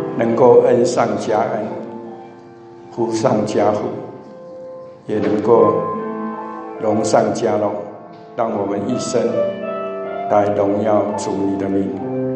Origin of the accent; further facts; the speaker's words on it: China; 中国哈，我们中国人的家庭其实爸爸的位置最高